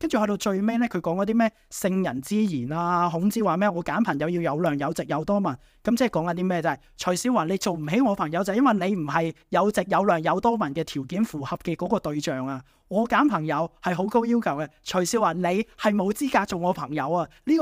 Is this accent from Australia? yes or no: no; Hong Kong; 但我们作为香港人，我们守护一个保育香港历史文化的一个巨人